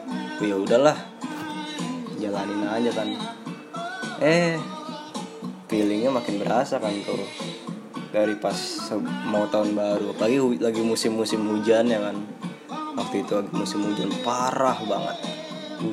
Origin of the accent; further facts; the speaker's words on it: Tangerang, Banten, Indonesia; Gue biasanya kalau tahun baru kan, gue ke Tangerang ya. Gue asli Tangerang.